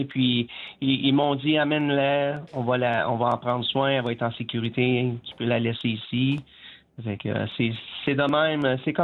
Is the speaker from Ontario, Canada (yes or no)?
yes; Casselman, Ontario, Canada; ben je suis venu au monde à Castleman. Pourquoi pas leur donner quelque chose? J'ai grandi à Castleman toute ma vie.